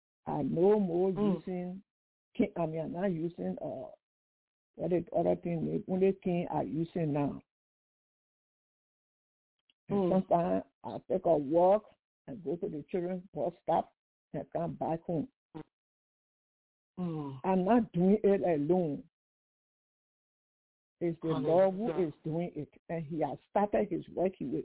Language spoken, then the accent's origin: English; Liberia; now in United States; And when I came from Liberia, I came with my knee hurting.